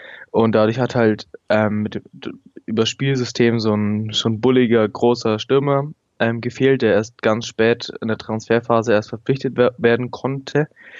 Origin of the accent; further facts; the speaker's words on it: Nuremberg, Bavaria, Germany; ich bin aus Nürnberg, bin 16 Jahre alt und gehe noch zur Schule und mache gerade meinen Abschluss. Was verbindet mich mit dem ersten FC Nürnberg? Es ist logischerweise meine Geburtsstadt.